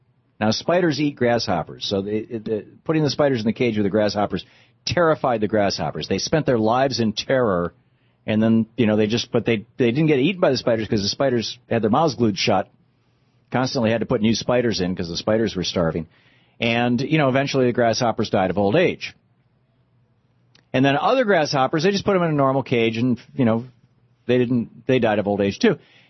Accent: Lansing, Michigan, United States; I mean, I grew up in Lansing. I never saw 5,000 people show up for anything. I lived there 27 years.

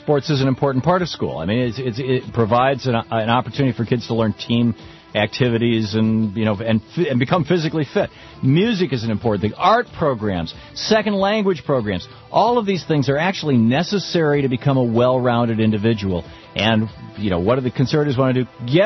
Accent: Lansing, Michigan, United States; I grew up in Lansing, Michigan, in Lansing school.

